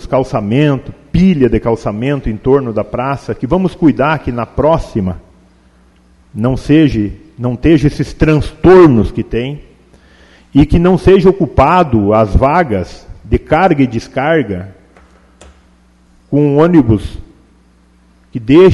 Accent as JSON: {"language": "Portuguese", "town": "Sobradinho", "region": "Rio Grande do Sul", "country": "Brazil", "said": "eu sou de Sobradinho"}